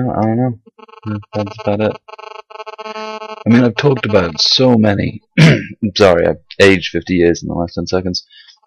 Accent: United Kingdom; accent: British; British, just so people know that there's a British accent on there. I'm not putting English because I'm not English.

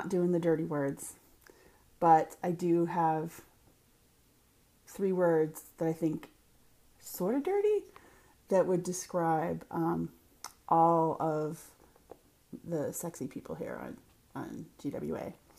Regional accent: Boston, Massachusetts, United States; accent: Boston; In Boston, or if I were drinking with my siblings, this is when my accent comes out, either that or when I'm really angry

